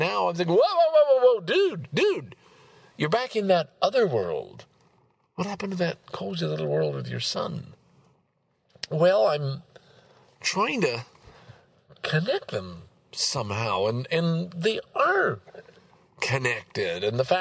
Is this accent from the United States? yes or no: no; Lachine, Quebec, Canada; I knew at the time, I'm from Lachine, they're from Lachine